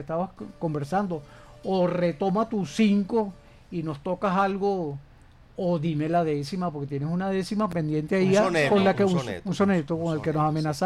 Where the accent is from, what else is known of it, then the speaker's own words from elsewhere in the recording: Venezuela; como pueblo venezolano